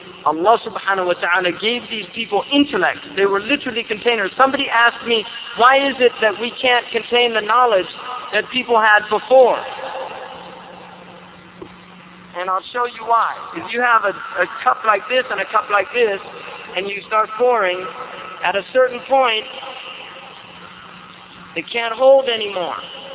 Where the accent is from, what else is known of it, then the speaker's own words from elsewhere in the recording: California, United States; I'm definitely not a Habashi from Lebanon. All right, I'm a Muslim from California.